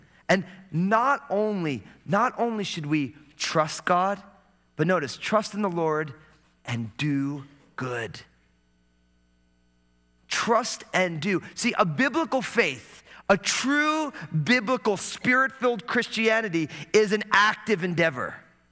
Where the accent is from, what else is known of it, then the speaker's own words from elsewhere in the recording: New Jersey, United States; See, I was born and raised in New Jersey.